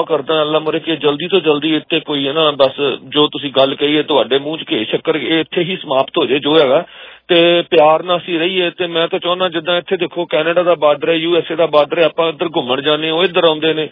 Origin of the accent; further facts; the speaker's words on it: Lahore, Punjab, Pakistan; ਮੈਂ ਆਪ ਲਾਹੌਰ ਤੋਂ ਹਾਂ ਤੇ ਸਾਡਾ ਪਰਿਵਾਰ ਉੱਥੇ ਹੈ